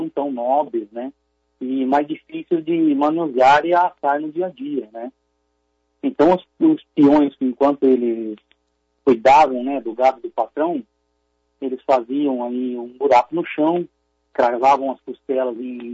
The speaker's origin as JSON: {"language": "Portuguese", "region": "Paraná", "country": "Brazil", "said": "sou paranaense, mas moro no estado de São Paulo há 40 anos, há 20 anos, né"}